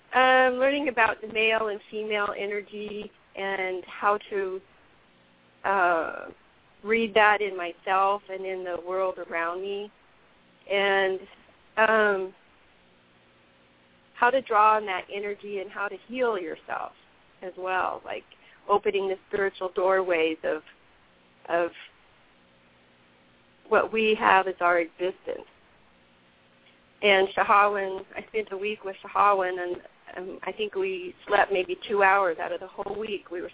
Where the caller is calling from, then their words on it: Lacey, Washington, United States; I'm calling from Lacey, Washington.